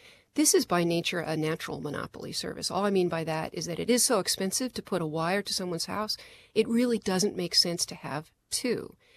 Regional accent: Santa Monica, California, United States; My hometown of Santa Monica, California, has cheap business fiber that the city provides

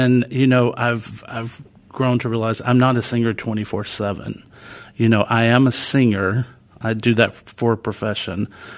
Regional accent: High Point, North Carolina, United States; I mean, because as you know, I grew up in High Point.

